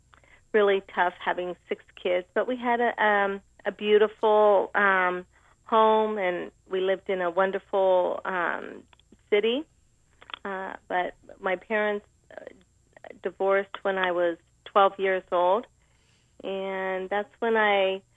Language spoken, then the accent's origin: English; Westerville, Ohio, United States; It was really nice. It was a small town, and I was raised Catholic and went to a Catholic school and a Catholic church.